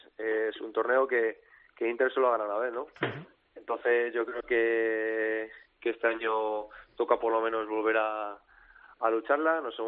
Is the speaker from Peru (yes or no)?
no; Madrid, Community of Madrid, Spain; Estoy en casa, yo soy de Colada, soy de Madrid.